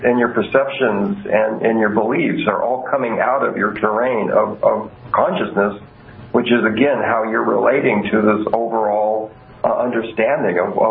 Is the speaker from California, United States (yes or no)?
yes; California, United States; And I come from Silicon Valley